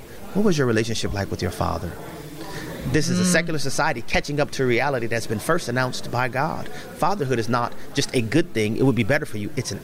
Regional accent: New Orleans, Louisiana, United States; been in power for over a century in New Orleans. That's my hometown. I know that to be a fact.

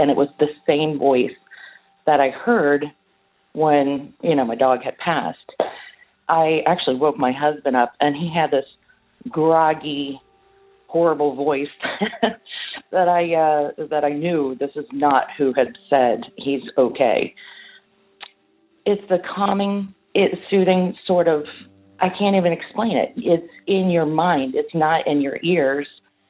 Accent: Fort Lauderdale, Florida, United States; I'm from Fort Lauderdale, Florida.

